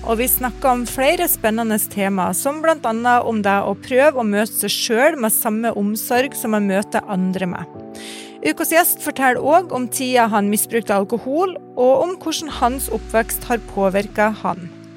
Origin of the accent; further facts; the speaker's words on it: Northern Norway, Norway; Nei, jeg er stolt nordlending, altså.